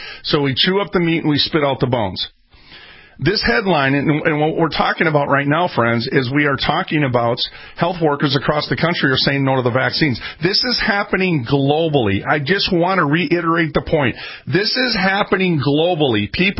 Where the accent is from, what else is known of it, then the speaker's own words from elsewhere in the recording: United States; And just keep in mind, we're American babies here.